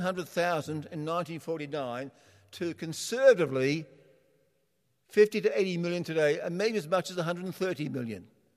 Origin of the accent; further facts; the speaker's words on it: Scotland, United Kingdom; I've traced my family tree. I'm Scottish.